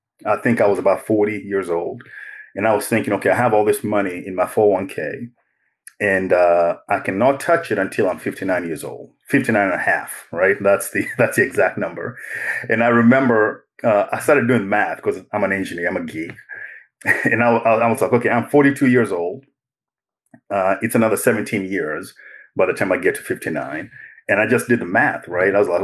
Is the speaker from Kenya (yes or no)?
yes; Kenya; moved away as an adult; now in United States; I was born overseas. I was born and raised in Kenya. And my family moved to the United States when I was 18. This is in 1998. I had just finished high school. We settled in Knoxville, Tennessee.